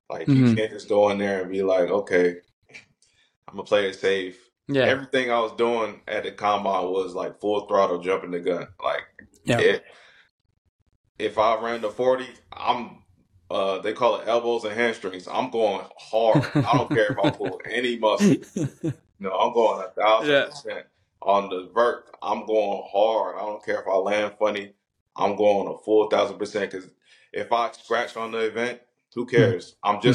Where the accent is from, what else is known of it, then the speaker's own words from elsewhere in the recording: United States; I came in as American and I left as a Canadian, basically.